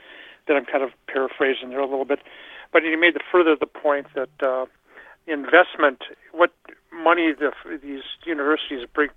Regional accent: Superior, Wisconsin, United States; I grew up in Superior, you know, your guests there, you grew up in Superior. I went to the school at UW-Superior and got a good education there.

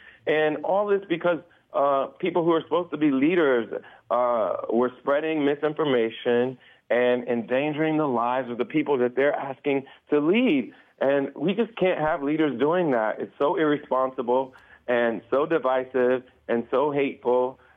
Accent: Ohio, United States; after Trump and Vance were spreading those lies about the Haitian migrants in my hometown, we were getting bomb threats in my city, and my mother still lives there.

